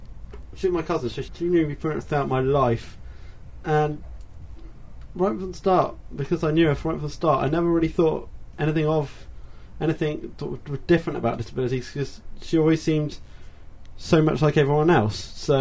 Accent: Athens, Attica, Greece; because she would have been defending the title in Athens, which is my hometown. That, in a sense, that's where I was born.

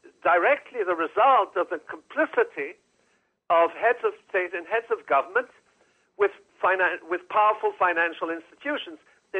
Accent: Wales, United Kingdom; born there; I was born in Wales and I'm British

